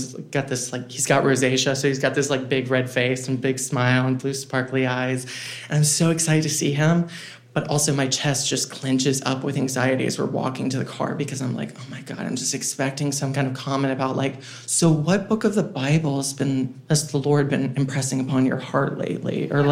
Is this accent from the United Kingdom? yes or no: no; Jacksonville, Florida, United States; moved away; also born or lived in North Carolina; And eventually I made the difficult decision to leave my hometown of Jacksonville, Florida, and move in with family two states away in North Carolina.